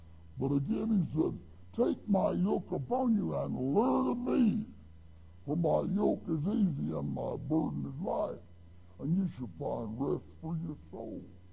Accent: Wyoming, United States; born there; I was born out there in Wyoming.

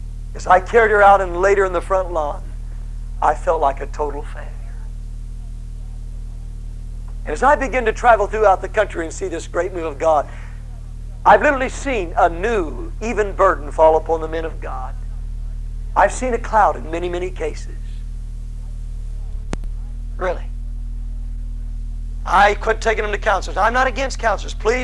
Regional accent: Electra, Texas, United States; born there; Just being back to Texas. I was born in Texas, Electra, Texas. You can take a fellow out of Texas, you really can't take all the Texas out of him.

